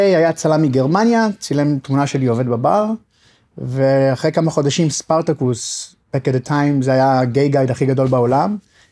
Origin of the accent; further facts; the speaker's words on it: Acre, Northern District, Israel; אני במקור מאקו. הייתי באקו, גדלתי באקו עד גיל 18